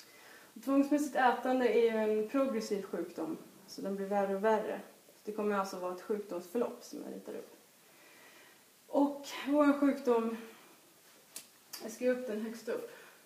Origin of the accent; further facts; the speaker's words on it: Stockholm, Stockholm County, Sweden; Jag är från Stockholm och har hittat min hemmagrupp och min abstinens där.